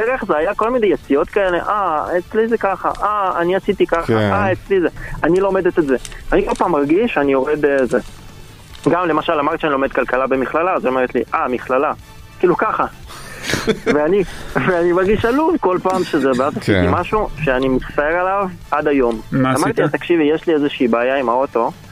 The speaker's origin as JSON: {"language": "Hebrew", "country": "Ukraine", "moved": "yes", "lives_now": "Israel", "said": "אני עליתי מאוקראינה לפני המון המון שנים, אפילו יותר מ-10 שנים"}